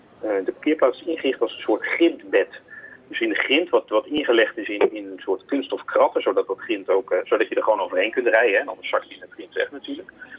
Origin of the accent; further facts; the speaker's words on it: Amsterdam, North Holland, Netherlands; dan is natuurlijk wel de organisatie waar je het eerst naar kijkt, is Waternet als Amsterdammer.